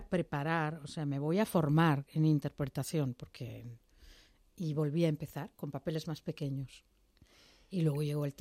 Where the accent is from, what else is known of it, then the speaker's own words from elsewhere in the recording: Madrid, Community of Madrid, Spain; also born or lived in Barcelona; cuando vinimos a Madrid, porque yo nací en Barcelona, pero estuve 4 años, que por eso me fascina el catalán. Le debí escuchar, aunque no sé hablarlo, pero me fascina